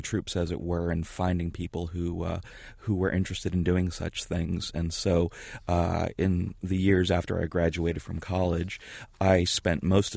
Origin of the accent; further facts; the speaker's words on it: Florida, United States; I grew up in Florida. I'm probably among the first generation of digital natives, if you will, even though I'm in my early 40s. I grew up near NASA in Cape Canaveral.